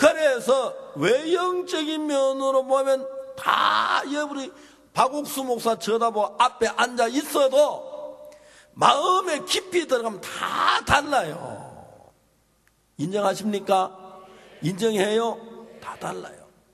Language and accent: Korean; South Korea; 우리는 한국 사람이 돼서 그런 거 별 차이 없어.